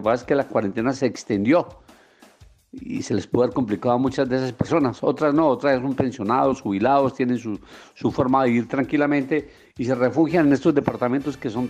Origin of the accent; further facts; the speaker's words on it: Manizales, Caldas, Colombia; Yo vengo de Manizales y me gusta que haya momentos también de frío, con neblinita y lluviecita.